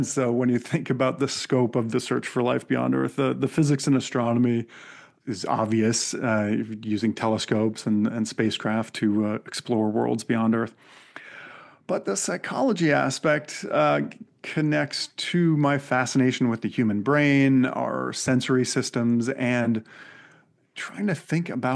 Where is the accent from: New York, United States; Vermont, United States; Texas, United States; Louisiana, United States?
Vermont, United States; it really goes back to my childhood as a young boy growing up in the Green Mountain state of Vermont.